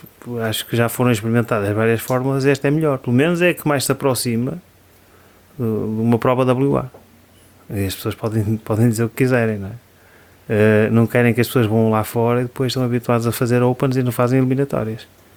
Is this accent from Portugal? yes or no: yes; Portugal; Mas isso é um problema, porque nós somos portugueses.